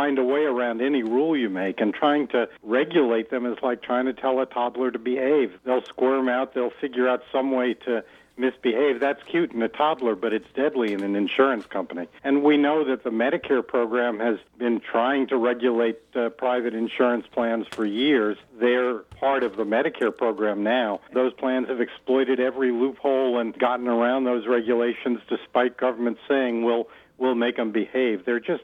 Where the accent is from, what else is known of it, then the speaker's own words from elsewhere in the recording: Massachusetts, United States; The Obama plan, unfortunately, looks a lot like the Massachusetts plan that we're suffering with here in my home state.